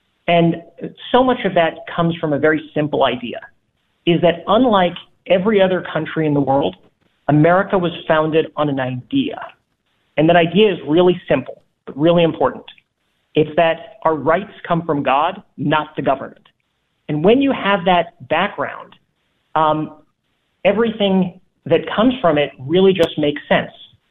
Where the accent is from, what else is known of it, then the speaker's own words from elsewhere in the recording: New York City, New York, United States; I grew up in New York City, and the version of history that I was taught was one that you could probably guess is taught in a place like New York.